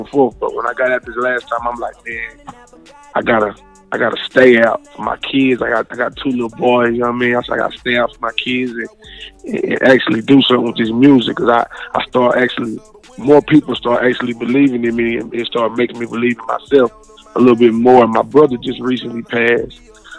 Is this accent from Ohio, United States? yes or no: no; Knoxville, Tennessee, United States; I'm from Knoxville, east side of Knoxville, Tennessee. And, you know what I'm saying, growing up, it was a lot of crazy stuff going on.